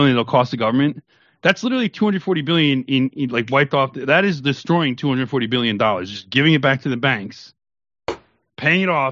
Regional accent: United States; this is a slap in the face to me as an American

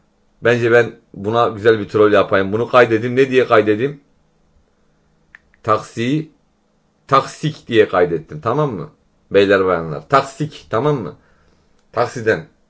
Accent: Suruç, Şanlıurfa, Turkey; ben de Şanlıurfa Suruçluyum ha bu arada

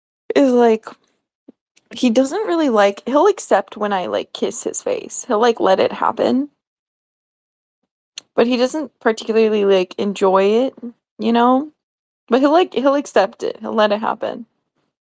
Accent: United States; he's really different from the average like experience I have with cats as an American.

